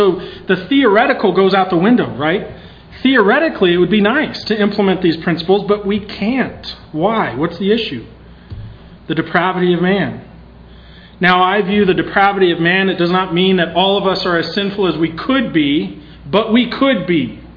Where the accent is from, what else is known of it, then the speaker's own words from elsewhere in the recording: Utah, United States; growing up in Utah, Mormon land, as it's affectionately called, it's a great place to be raised.